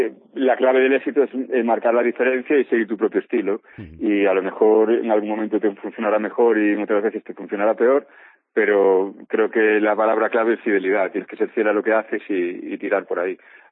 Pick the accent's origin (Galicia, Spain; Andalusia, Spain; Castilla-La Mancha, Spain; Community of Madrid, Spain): Galicia, Spain; Carballo; vivo, soy de Carballo, vivo en C, pero tengo un local en Carballo.